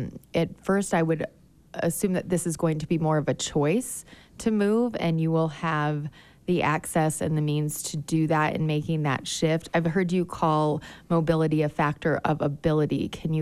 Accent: Michigan, United States; So you've cited the Midwest, which is where I hail from. I hail from Michigan

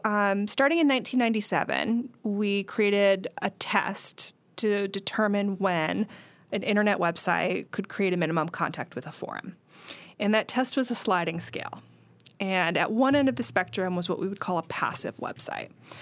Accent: Texas, United States; Texas is my home state

